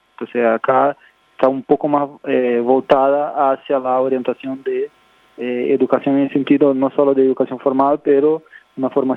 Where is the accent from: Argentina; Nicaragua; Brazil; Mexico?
Brazil; yo vengo de Brasil, vengo de otro contexto